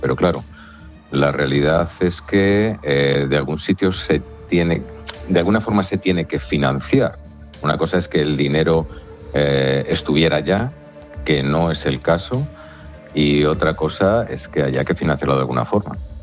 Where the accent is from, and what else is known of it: Spain